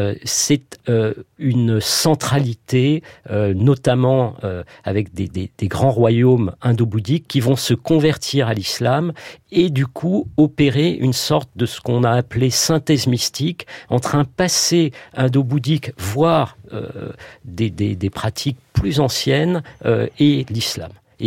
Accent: France; en tant que Français

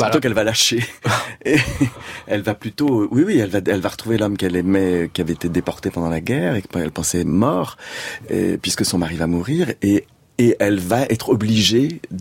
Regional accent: Brittany, France; Parce que moi, je suis breton d'origine

